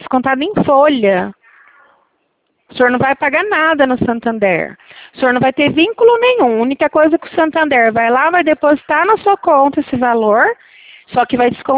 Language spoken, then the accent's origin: Portuguese; Porto Ferreira, São Paulo, Brazil; Eu sou de Porto Ferreira, São Paulo.